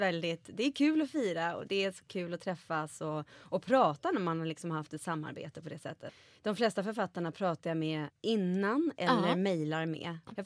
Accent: Madrid, Community of Madrid, Spain; born or raised there; also born or lived in Bogotá, Colombia

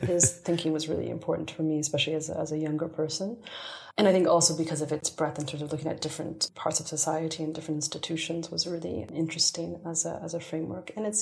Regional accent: Canada; I grew up in Canada.

